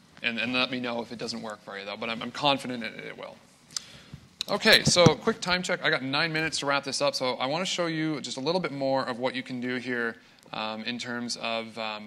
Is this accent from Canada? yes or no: yes; Kanata, Ontario, Canada; I always type Kanata because I'm from Kanata, Ontario.